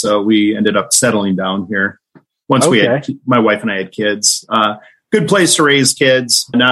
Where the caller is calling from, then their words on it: Fargo, North Dakota, United States; Of course. Yeah, Fargo, North Dakota is always beautiful this time of January.